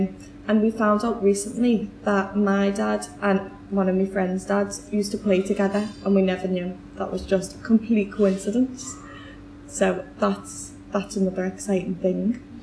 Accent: Liverpool, North West England, United Kingdom; now in Kirby, United Kingdom; I'm from Liverpool. I've got a cat called Lupin. My family is originally from Scotland years back, and there's a place in Scotland called Dunbar

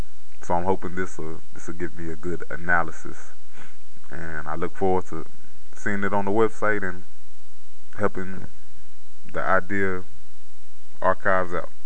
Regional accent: Lubbock, Texas, United States; also born or lived in New Mexico / Dallas; Even though I was born in New Mexico, we didn't stay there long. Before I even turned one, we moved to Lubbock, Texas, which is West Texas, and still not too far away from Clovis, the Clovis area. I lived there till I was 12

